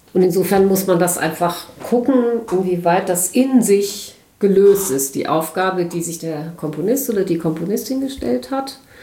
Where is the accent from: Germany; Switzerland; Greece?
Germany; Kassel, Hesse; in Kassel, wo ich groß geworden bin